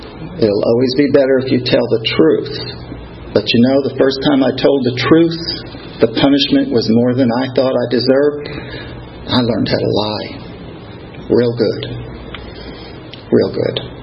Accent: Bronx, New York, United States; moved away; I have been in the South longer than I was in New York, but I was born and raised in the Bronx.

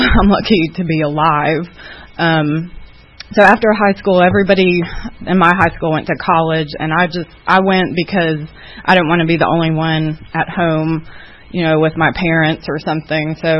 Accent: Atlanta, Georgia, United States; I grew up here in Atlanta. In Gwinnett County, and I come from an alcoholic family

